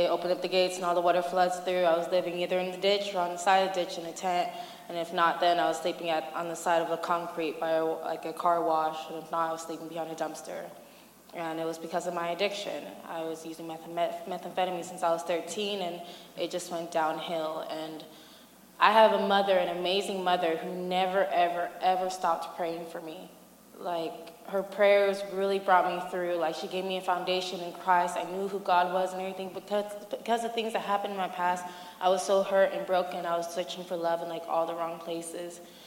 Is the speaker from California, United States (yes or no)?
yes; Visalia, California, United States; I'm from Visalia by Fresno, and a year ago, I was one of those people on the street.